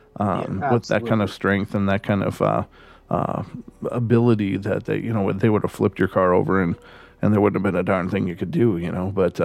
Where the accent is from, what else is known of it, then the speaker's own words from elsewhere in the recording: Minnesota, United States; but I'm from Minnesota originally, and so I know that it's called Oregon.